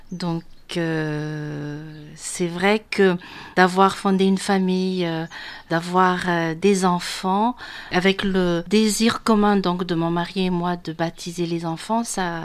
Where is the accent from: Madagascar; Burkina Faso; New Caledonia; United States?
Madagascar; moved away as an adult; now in France; Oui, je suis malgache. Je suis malgache. Donc, je suis venue en France pour faire mes études. J'ai fait mes études à Lyon.